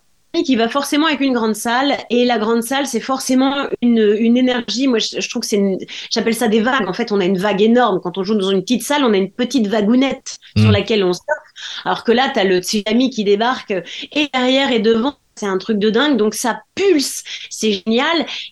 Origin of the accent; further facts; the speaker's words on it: Lille, Hauts-de-France, France; Mais c'est ça, mais je suis de Lille.